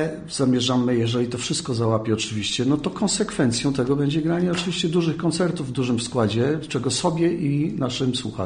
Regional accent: Wichernik, Łódź Voivodeship, Poland; ja tutaj jakby korzeniami jestem mocno wrośnięty w ziemię wieluńską. Całe moje dzieciństwo spędziłem u moich ukochanych dziadków, już niestety świętej pamięci, na wsi Wichernik, między Skomlinem a Mokrskiem.

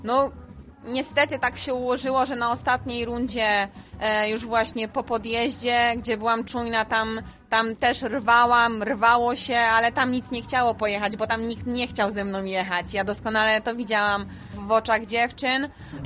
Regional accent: Okalewo, Kuyavian-Pomeranian Voivodeship, Poland; ja z Okalewa

